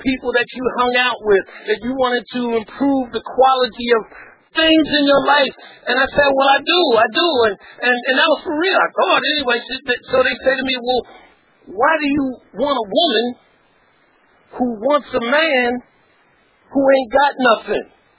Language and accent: English; East Orange, New Jersey, United States; I'm from East Orange, Jersey, North, and that's a city, right?